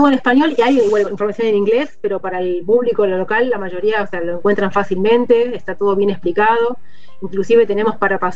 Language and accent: Spanish; Argentina; O sea, yo como visitante argentino puedo encontrar